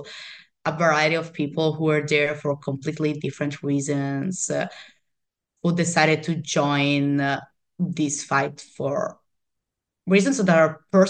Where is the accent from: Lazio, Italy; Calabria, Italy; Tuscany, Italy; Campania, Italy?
Lazio, Italy; Rome; English is a second language; I'm from Rome. Not exactly Rome, I live near in the surroundings.